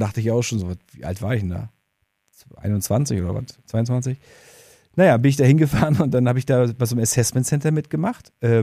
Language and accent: German; Rostock, Mecklenburg-Vorpommern, Germany; Ich bin auch Rostocker